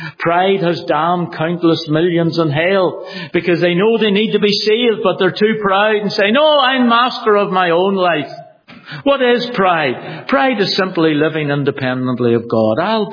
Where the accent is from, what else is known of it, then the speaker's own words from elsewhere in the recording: Northern Ireland, United Kingdom; Well, I'm glad I'm from Ulster, yet that's different than saying a pride of race.